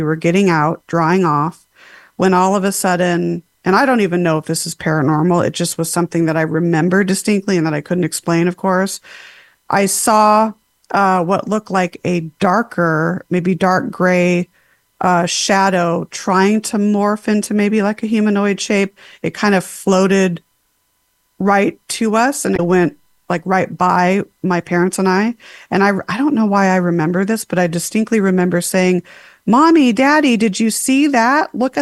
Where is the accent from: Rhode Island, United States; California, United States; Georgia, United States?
California, United States; Huntington Beach; born there; also born or lived in Las Vegas; So I was born in Huntington Beach, and then my I'm an only child. And so then my parents and I moved out to Las Vegas for a few years.